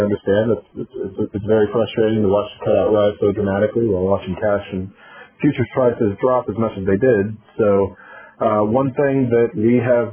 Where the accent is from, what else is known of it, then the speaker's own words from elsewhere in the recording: Brenham, Texas, United States; I'm originally from Brenham, Texas, so it's always great to get to talk to the Texas folks